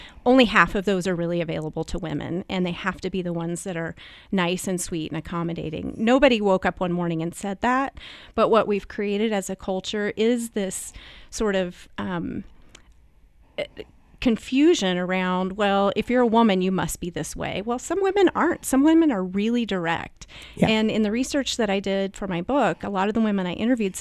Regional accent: Midwest, United States; I was raised in the Midwest, and any of the listeners who were raised in the Midwest will know that that's sort of a hotbed of toxic niceness.

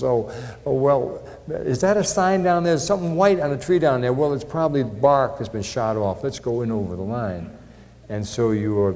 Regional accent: Pawtucket, Rhode Island, United States; I had a young man that I grew up with back in Pawtucket, Rhode Island.

